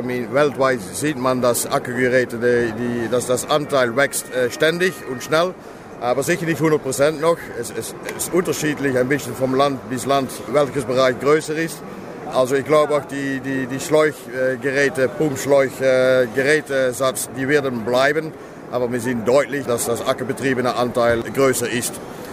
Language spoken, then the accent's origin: German; Netherlands; German is a second language; Ich komme aus Holland, also das erklärt einiges hoffentlich.